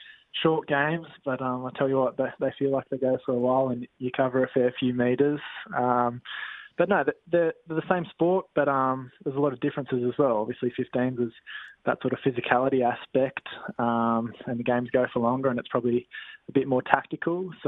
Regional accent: Sydney, New South Wales, Australia; I'm a Sydney boy through and through, in the Hills District, for anyone that knows Sydney quite well. So, yeah, growing up there my whole life.

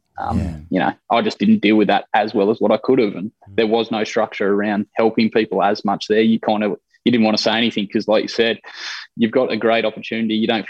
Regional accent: Australia; as an Australian public

